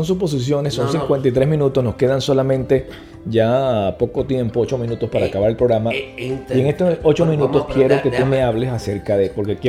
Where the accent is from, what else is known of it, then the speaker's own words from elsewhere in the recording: Venezuela; now in Cuba; Lo que pasa es que soy venezolano, pero yo no tengo aquí... roce con venezolanos absoluto. Yo no tengo nada, bueno, solamente mi esposa cubana, la suegra, todo el mundo es cubano aquí. Aquí yo estoy en Cuba